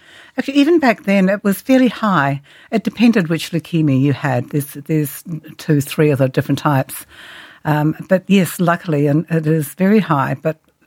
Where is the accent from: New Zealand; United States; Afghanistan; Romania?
New Zealand; Growing up in New Zealand